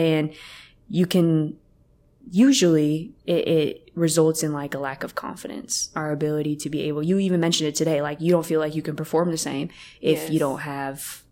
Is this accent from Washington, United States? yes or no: yes; Washington, United States; So as you know, I'm from Washington.